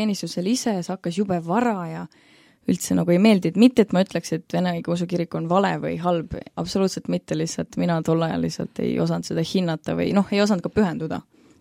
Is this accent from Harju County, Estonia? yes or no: yes; Tallinn, Harju County, Estonia; olen 22, olen Tallinnast.